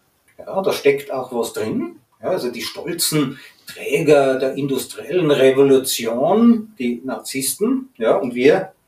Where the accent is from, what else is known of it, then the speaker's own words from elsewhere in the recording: Tyrol, Austria; Bei uns in Tirol hat zu meiner Zeit niemand einen vollqualifizierten Softwareingenieur gebraucht.